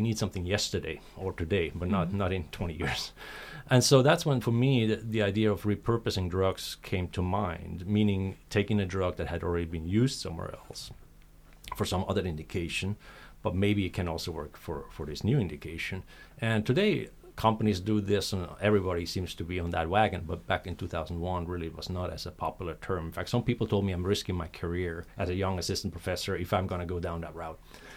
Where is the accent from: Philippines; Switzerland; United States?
Switzerland; English is a second language; And I'm originally from Switzerland, so typically I'm on time